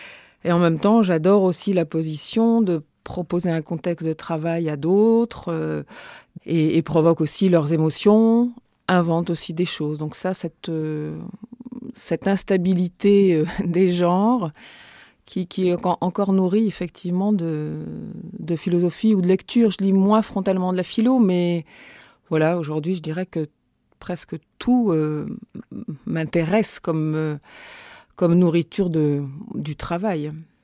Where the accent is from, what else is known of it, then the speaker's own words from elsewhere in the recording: Châteauroux, Centre-Val de Loire, France; born there; Je suis née à Châteauroux, oui.